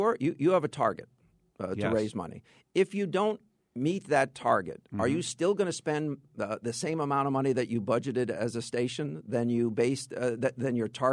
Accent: Connecticut, United States; I mean, I'm from Fairfield County.

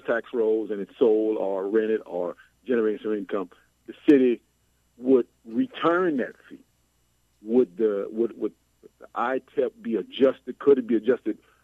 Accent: Opelousas, Louisiana, United States; I'm from Opelousas

